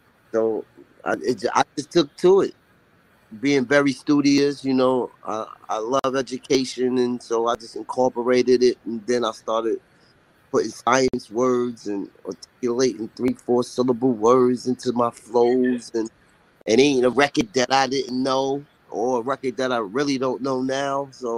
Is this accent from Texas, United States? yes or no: no; Roosevelt, New York, United States; also born or lived in Central Islip; Was grew up in Roosevelt and Central Islip.